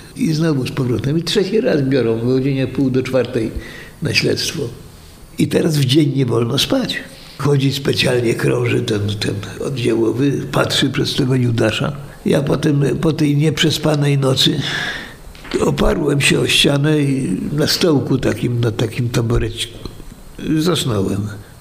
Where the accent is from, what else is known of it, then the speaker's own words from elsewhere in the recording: Gdańsk, Pomeranian Voivodeship, Poland; często przechodziłem, bo byłem gdańszczaninem, koło tego więzienia